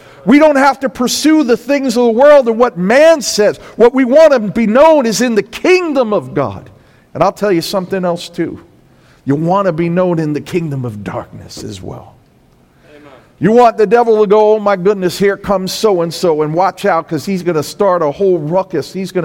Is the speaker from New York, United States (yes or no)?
yes; Brooklyn, New York, United States; I'm from Brooklyn, so I would be the first one to say, yeah, that's probably not the case.